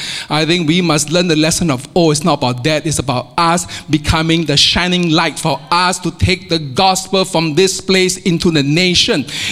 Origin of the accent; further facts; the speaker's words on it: Singapore; moved away; accent until I left Singapore. And, you know, I'm a Galilean in a sense. You know, I speak, y'all find my accent very strange.